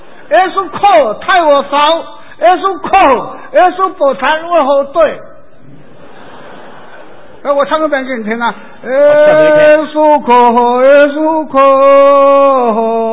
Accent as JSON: {"language": "Chinese", "region": "Fujian", "country": "China", "said": "我是福建人啊"}